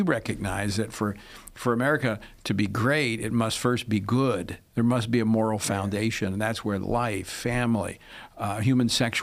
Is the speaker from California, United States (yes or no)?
no; Louisiana, United States; I've been on four or five party platforms elected by my constituents in my home state of Louisiana, and that's done across the country.